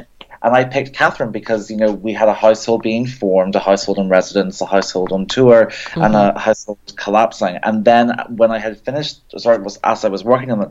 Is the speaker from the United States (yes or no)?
no; Northern Ireland, United Kingdom; I grew up in Northern Ireland and I loved history.